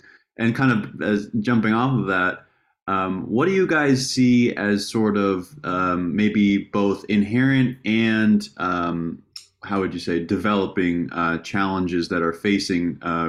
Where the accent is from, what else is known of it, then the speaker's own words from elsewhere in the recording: Reno, Nevada, United States; like I said, from born and raised in Reno, Nevada